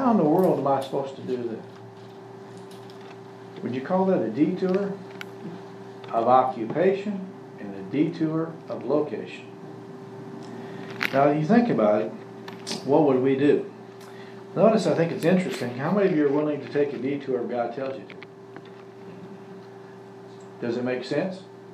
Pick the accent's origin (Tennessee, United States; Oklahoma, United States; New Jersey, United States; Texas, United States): Oklahoma, United States; also born or lived in Iowa; She knew I was from Oklahoma. I didn't tell her I was born in Iowa.